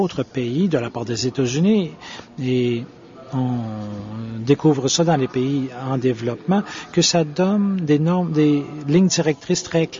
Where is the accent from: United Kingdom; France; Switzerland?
United Kingdom; French is a second language; je suis du Royaume-Uni